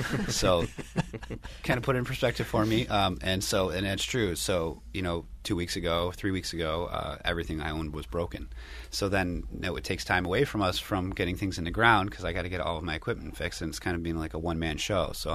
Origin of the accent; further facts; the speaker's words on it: Rochester, New York, United States; it was kind of a thing growing up in Rochester and having a place in the Finger Lakes in the summertime to go to.